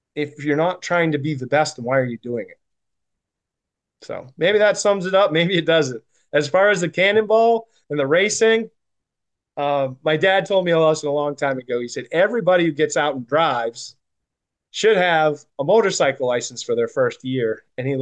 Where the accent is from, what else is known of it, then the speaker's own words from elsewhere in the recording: Maine, United States; moved away as an adult; I grew up in Maine. I'm not sure if a lot of the listeners know that. I grew up and was born and raised in Maine and lived there for the most part until I was in my early 40s.